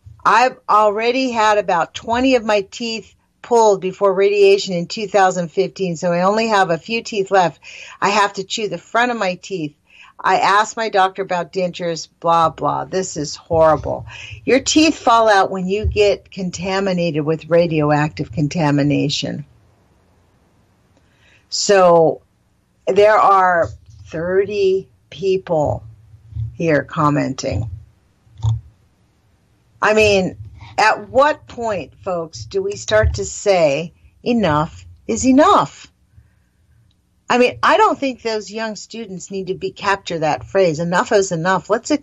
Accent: United States; Because I go to work, I'm just an American.

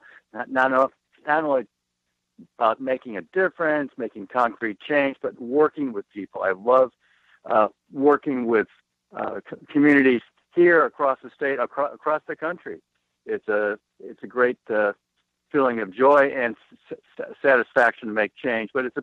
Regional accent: East Coast, United States; I'm from the East Coast. I lived in Albany, New York, and we were downwind from the Three Mile Island nuclear power plant.

